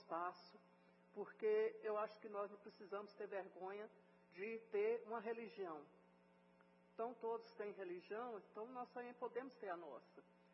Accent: Goiânia, Goiás, Brazil; de Goiânia, né? Acabei de fazer 71 anos e tenho 68 de nasci praticamente na Umbanda, né? Tem 8 anos que eu estou ali no Vale dos Sonhos.

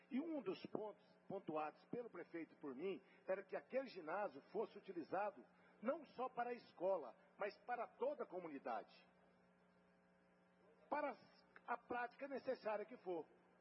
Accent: Bahia, Brazil; eu sou lá da roça, eu sou baiano, sou do Nordeste, lá desde Cal.

